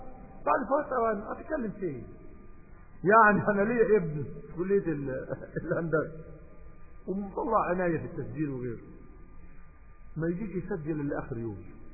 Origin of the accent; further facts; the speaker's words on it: Upper Egypt, Egypt; وخصوصا عندنا الان في الصعايدة بلدنا، انا صعيدي بالذات